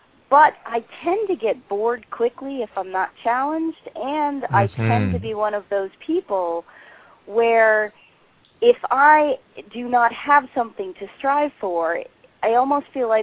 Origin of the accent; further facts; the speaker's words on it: United States; I grew up just outside New York City and spent a lot of my adult life bouncing around from job to job.